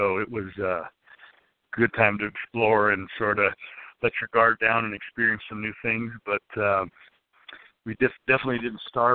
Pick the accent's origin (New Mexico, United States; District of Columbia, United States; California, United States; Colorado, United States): Colorado, United States; And I'm from Colorado, and there's a lot of tunnels in Colorado